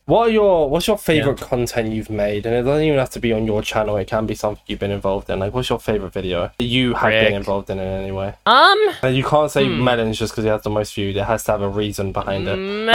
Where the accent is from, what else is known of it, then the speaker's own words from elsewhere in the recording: England, United Kingdom; I'm English.